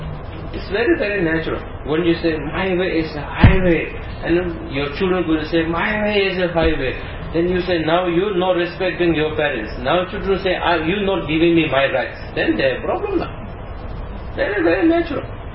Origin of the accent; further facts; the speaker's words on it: Nepal; I come from Nepal